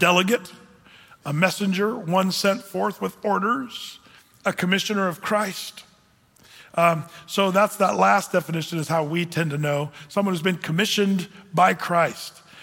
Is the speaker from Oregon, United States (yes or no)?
yes; Oregon, United States; I was raised in Southern Oregon, and you have to understand, it was where a lot of hippies lived, and there was a lot of hippies that moved up to grow pot in Southern Oregon.